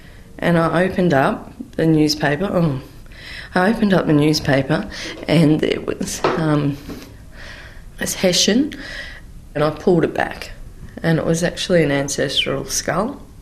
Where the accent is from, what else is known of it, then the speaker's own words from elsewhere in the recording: Australia; I'm also from the Murray River.